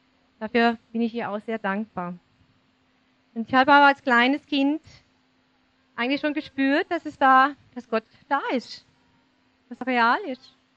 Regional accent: Todtnau, Baden-Württemberg, Germany; Ich bin in Todtnau aufgewachsen. Meine Eltern sind auch von dort. Also ich bin so richtig echt Schwarzwald-Meidli.

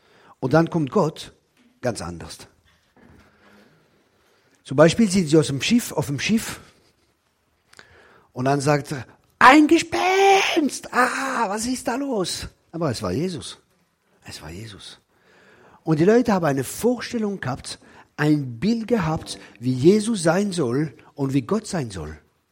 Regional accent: Grand Est, France; German is a second language; Ich komme aus dem Elsass, aus dem verheißenen Land. Das Land, wo Sauerkraut und Bier fließt.

